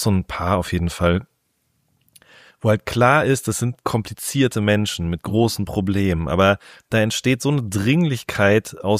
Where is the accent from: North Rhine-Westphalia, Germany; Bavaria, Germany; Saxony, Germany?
North Rhine-Westphalia, Germany; ich komme ja auch aus dem Ruhrgebiet